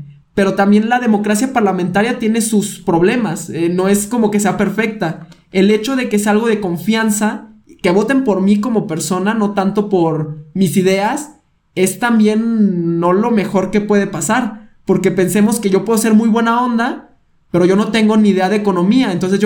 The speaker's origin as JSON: {"language": "Spanish", "town": "León", "region": "Guanajuato", "country": "Mexico", "said": "yo, por ejemplo, soy de León, Guanajuato"}